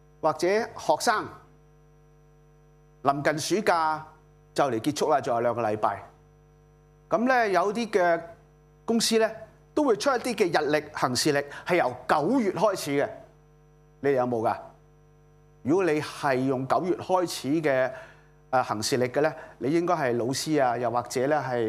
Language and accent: Cantonese; Tuen Mun, New Territories, Hong Kong; 另一個壓力咧就係我基本上已經唔係香港島人噶啦，我係屯門人，屯門人